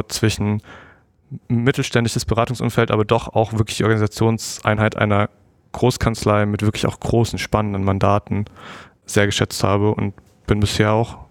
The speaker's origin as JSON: {"language": "German", "region": "Hesse", "country": "Germany", "said": "Ich komme aus Südhessen und ich habe studiert in Mannheim."}